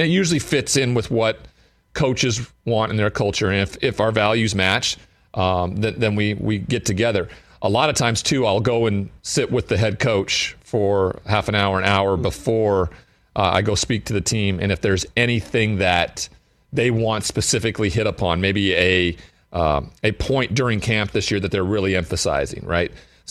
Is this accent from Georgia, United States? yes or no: no; Great Falls, Montana, United States; I'm from Great Falls, Montana. Like, there's been one guy drafted in the first round of the NFL draft, and that was like 1953.